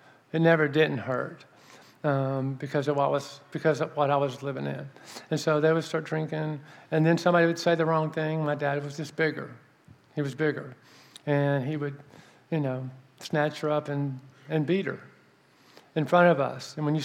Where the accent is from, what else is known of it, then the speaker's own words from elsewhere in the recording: Mobile, Alabama, United States; born there; So I was born down south in Mobile, Alabama.